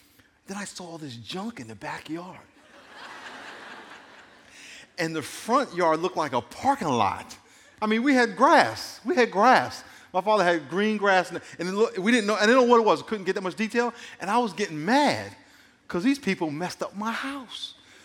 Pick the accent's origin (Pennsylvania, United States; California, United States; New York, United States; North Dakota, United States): New York, United States; I grew up in New York, so she thinks I know everything about New York, right? Every street and every deli and everything.